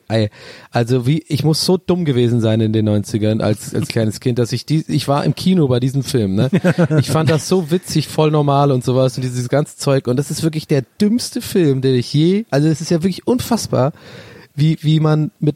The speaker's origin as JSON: {"language": "German", "country": "Ireland", "said": "Nein, nein, Flake hast du bei uns in Irland."}